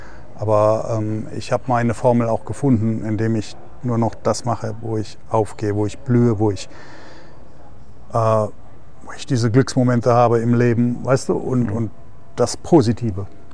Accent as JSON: {"language": "German", "town": "Heidelberg", "region": "Baden-Württemberg", "country": "Germany", "said": "ich komme aus Heidelberg, wir sind behütet, Mittelschicht, schöne Stadt."}